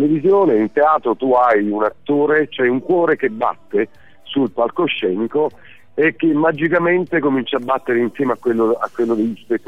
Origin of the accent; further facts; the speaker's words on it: Naples, Campania, Italy; now in Rome, Italy; Io sono napoletano, come abbiamo appena detto, e qui a Roma non avevo parenti o amici